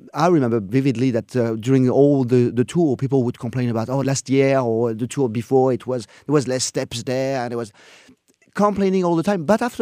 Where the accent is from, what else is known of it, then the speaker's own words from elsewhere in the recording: France; accent: French; English is a second language; I hate my French accent.